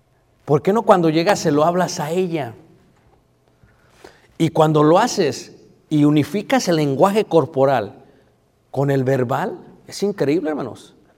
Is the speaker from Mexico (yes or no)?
yes; Durango, Mexico; Es que yo soy de Durango. Y allá no hacemos eso.